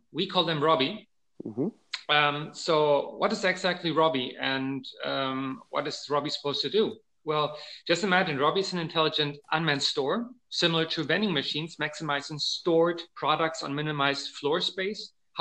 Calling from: Mannheim, Baden-Württemberg, Germany; From Mannheim, Germany, Central Europe.

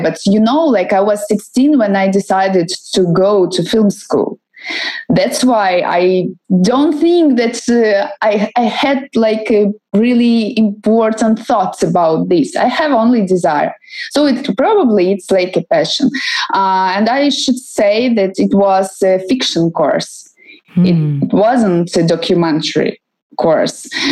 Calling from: Kyiv, Ukraine; English is a second language; I'm calling from Kyiv, from Ukraine.

